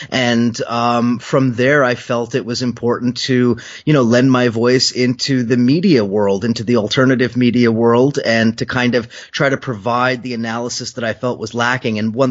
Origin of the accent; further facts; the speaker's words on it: California, United States; now in New York, United States; as I moved from California, which is where I went to school and where I grew up, to New York, and became active in circles here.